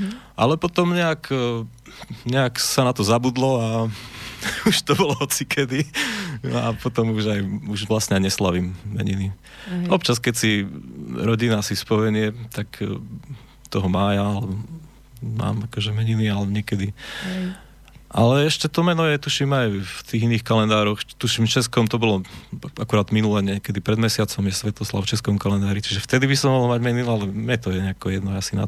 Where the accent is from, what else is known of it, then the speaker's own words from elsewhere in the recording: Zvolen, Banská Bystrica Region, Slovakia; Ja som Zvolenčan